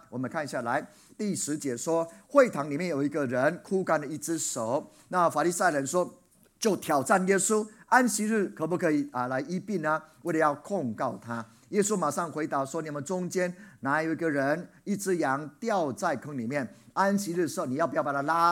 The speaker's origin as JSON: {"language": "Chinese", "country": "Taiwan", "said": "我们台湾人是这样子的，不是吗？"}